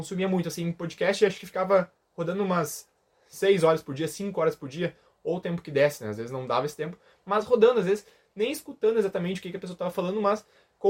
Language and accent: Portuguese; Brazil; mas que nós somos brasileiros e a gente é resistente para fazer as coisas dar certo